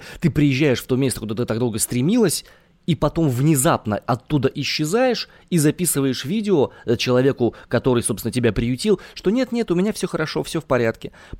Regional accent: Omsk, Omsk Oblast, Russia; из Омска.

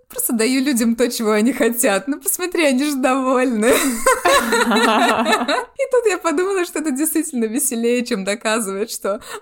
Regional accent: Russia; я русская, значит, все, что мне на толику отличается от того, к чему люди привыкли, это потому что я из России.

